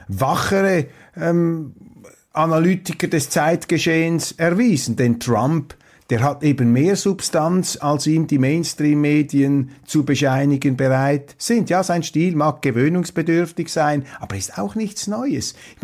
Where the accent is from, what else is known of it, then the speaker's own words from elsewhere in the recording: Switzerland; bin ja selber 25% Deutscher und als Schweizer, Entschuldigung, interessieren wir uns für das, was jenseits unserer Landesgrenzen besteht.